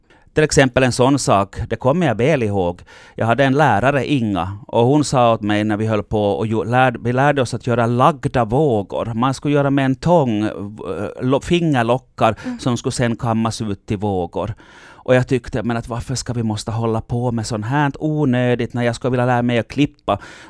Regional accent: Nykarleby, Ostrobothnia, Finland; innan jag flyttade från Nykarleby till Vasa så hade jag insett att jag tyckte mera om pojkar än om flickor. Och då tänkte jag väl nog att komma till Vasa, en lite större stad, mera möjligheter. Så där var nog också en frihetskänsla att komma bort från lilla Nykarleby

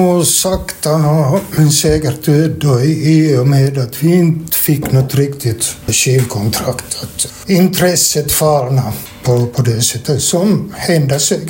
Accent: Vaasa, Ostrobothnia, Finland; Jag kommer från Vasa dit och spela, tycker jag.

